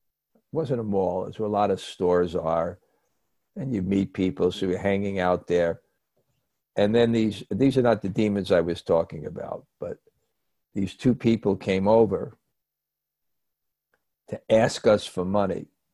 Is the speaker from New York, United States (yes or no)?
yes; Brooklyn, New York, United States; When I grew up in Brooklyn, I remember one or two people who were demons.